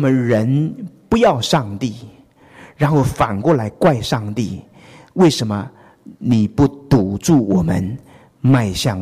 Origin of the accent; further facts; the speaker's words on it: United States; 我们美国人的 answer 是 No problem。